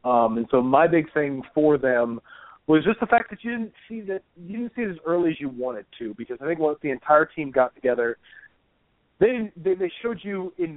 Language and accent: English; Charlotte, North Carolina, United States; We're going to move right on to Charlotte, which is obviously my hometown team